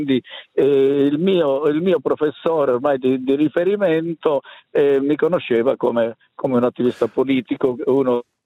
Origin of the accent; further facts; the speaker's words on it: Calabria, Italy; E quindi io sono calabrese d'origine, avevo a Catanzaro avevo degli amici che facevano politica